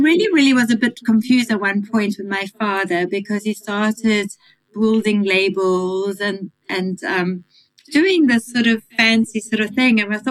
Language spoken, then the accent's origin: English; Manicaland, Zimbabwe; growing up on a coffee farm was amazing. It was a beautiful childhood. I grew up in the Eastern Highlands of Zimbabwe, mm-hmm. with beautiful views across the coffee bushes into Mozambique. Our area was actually called the Mountains of the Mist.